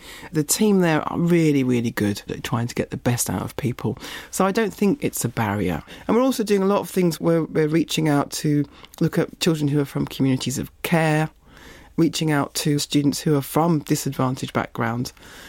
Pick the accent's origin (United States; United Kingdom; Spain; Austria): United Kingdom; London; I was brought up in East London, Walthamstow and Leytonstone